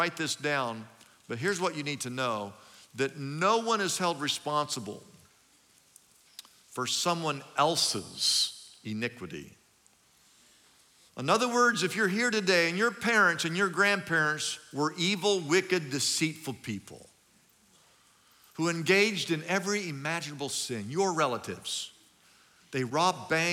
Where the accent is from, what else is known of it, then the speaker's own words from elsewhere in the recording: Wichita, Kansas, United States; also born or lived in Oklahoma; Well, I grew up, I was born in Oklahoma, but I grew up in Wichita, Kansas. We're from Kansas.